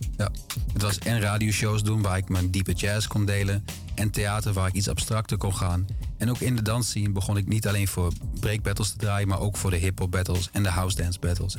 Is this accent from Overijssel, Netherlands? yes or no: yes; Enschede, Overijssel, Netherlands; now in Amsterdam, Netherlands; Ik denk vanaf 2013, 14 ongeveer, toen ik naar Amsterdam verhuisde. Ik kom uit Enschede oorspronkelijk.